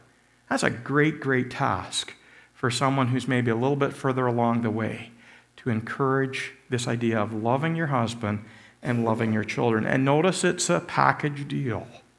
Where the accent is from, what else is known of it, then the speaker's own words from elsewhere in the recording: Canada; to me, I'm a Canadian. I'm in Canada. I live in the London area.